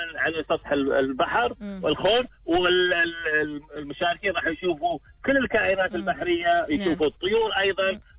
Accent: Oman; عندنا في عمان

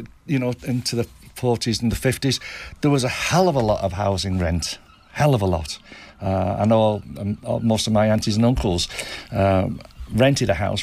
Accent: St Helens, North West England, United Kingdom; now in Isle of Man; when I was a teenager and I was brought up in St Helens, just outside Merseyside

